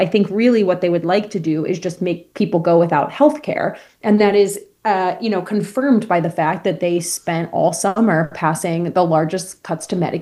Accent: Texas, United States; Certainly, I grew up in Texas, and this was happening even when I was a kid.

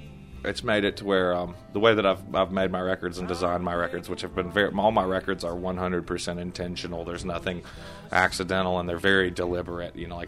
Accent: Nashville, Tennessee, United States; moved away as an adult; now in New York, United States; As an artist, my hometown of Nashville had offered me about all it had to offer, and I was looking for something more.

